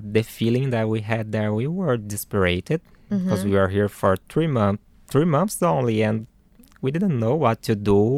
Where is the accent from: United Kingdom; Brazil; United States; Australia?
Brazil; now in Ireland; I'm from Brazil.